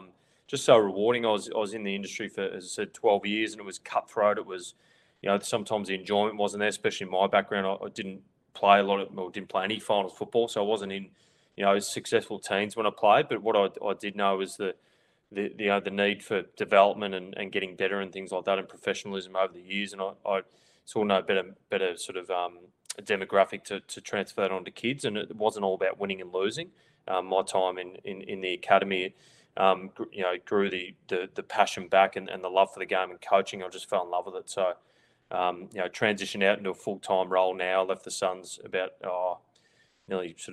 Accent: Gold Coast, Queensland, Australia; also born or lived in Melbourne; and we stayed on the Gold Coast ever since. Just such a great lifestyle in here. And I grew up here and played all my football here, and then moved to Melbourne

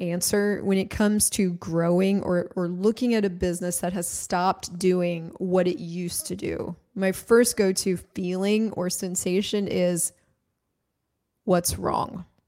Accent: United States; so I'm American, but I've lived all over, and I was just recently in Latin America.

